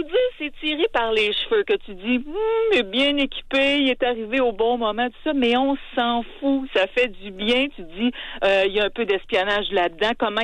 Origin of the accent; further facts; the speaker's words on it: Quebec, Canada; en tout cas chez nous au Québec.